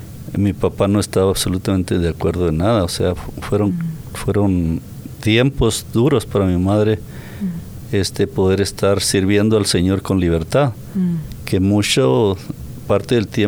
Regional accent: San José de Ovícora, Chihuahua, Mexico; also born or lived in Abraham González; Yo soy originario de país de México, estado de Chihuahua. Ajá. En un pequeño poblado que se llama Abraham González, fue donde nací, pero de 2 años nos movimos a otra región. El pueblo se llama

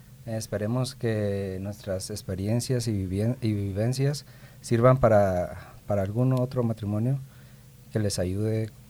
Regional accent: Cuauhtémoc, Chihuahua, Mexico; Yo nací en Chihuahua, Chihuahua, y viví mayor parte de mi vida en Ciudad Cuauhtémoc, Chihuahua.

